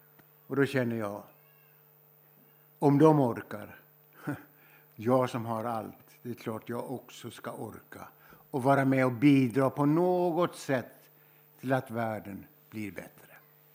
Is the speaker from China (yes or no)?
no; Sweden; born there; Varför föddes jag i Sverige? Filosofisk fråga också. Jag kunde varit född i en fattig by i Bangladesh. Eller jag kunde ha suttit i ett flyktingläger i Syrien. Men jag föddes här